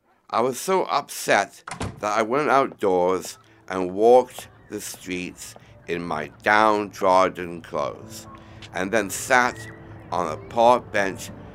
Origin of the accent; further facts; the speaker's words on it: Edmonton, Alberta, Canada; now in United Kingdom; I grew up in Edmonton, Alberta, Canada.